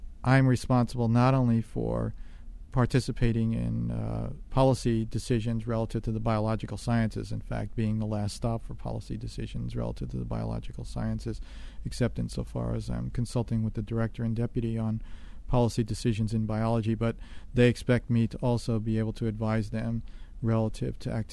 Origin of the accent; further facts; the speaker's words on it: New York City, New York, United States; I grew up in New York City, and Washington, D.C. is another global city.